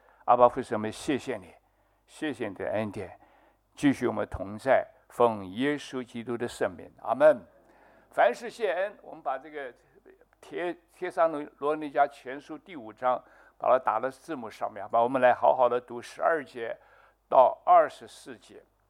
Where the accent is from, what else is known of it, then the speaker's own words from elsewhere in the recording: Pingtung County, Taiwan; 台湾，台湾的宝岛啊，多好啊！我是屏东人，你是台南人啊，我们客家人就要寻根的，落叶归根。